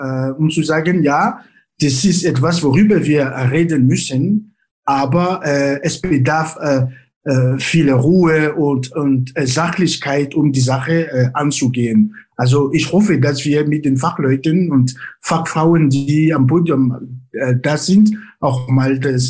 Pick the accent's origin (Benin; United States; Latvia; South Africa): Benin; Ich hab nicht erwähnt, dass ich ursprünglich aus Benin bin. Also ich wurde in Benin geboren.